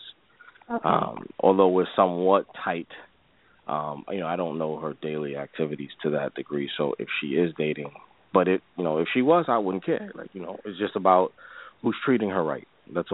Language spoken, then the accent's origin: English; New York, United States; born there; Yeah, my family's from New York, actually, but, you know, we're descendants from Jamaica, but I was born in New York